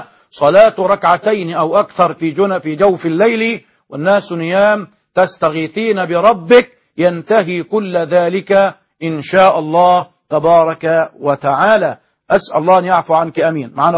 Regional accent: Egypt; بالعامية عندنا في مصر.

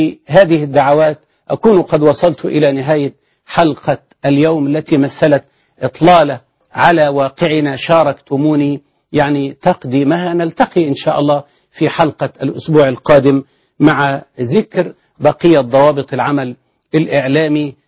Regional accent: Sharqia Governorate, Egypt; منطقة معينة عندنا في الشرقية

